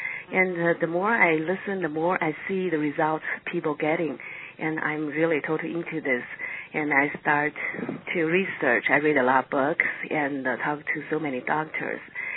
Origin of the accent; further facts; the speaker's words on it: China; also born or lived in United States; Actually, I was born in China and raised in China, and I went to college in the States.